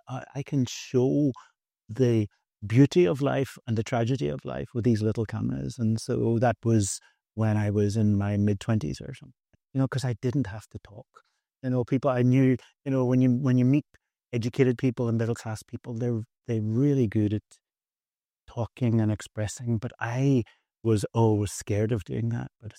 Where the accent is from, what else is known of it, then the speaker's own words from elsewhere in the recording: Belfast, Northern Ireland, United Kingdom; I was brought up in Belfast in Northern Ireland, and we had the Troubles, the war there.